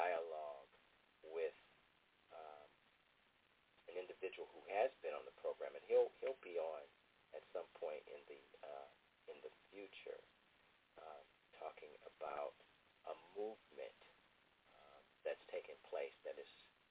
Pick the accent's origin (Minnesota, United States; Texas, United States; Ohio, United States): Ohio, United States; born or raised there